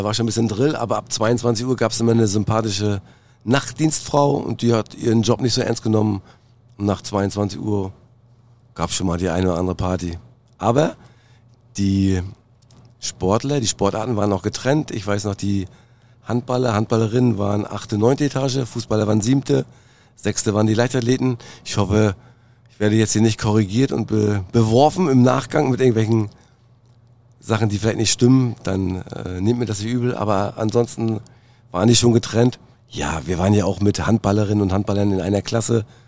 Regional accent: Mecklenburg-Vorpommern, Germany; Ich komme aus Nabucco, das ist eine Kleinstadt zwischen Doberan und Wismar. Bin aber hier im Hotel Sportforum im Internat groß geworden.

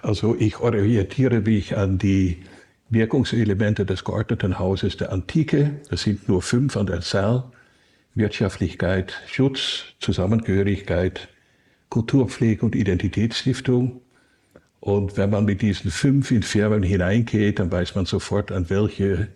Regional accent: Netherlands; German is a second language; now in Germany; An meiner Sprache hören Sie, dass ich aus den Niederlanden komme.

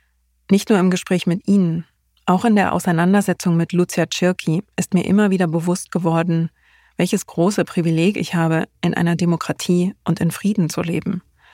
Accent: Germany; Als Deutsche sind wir auf düstere Weise mit der Ukraine und dem Donbass verbunden.

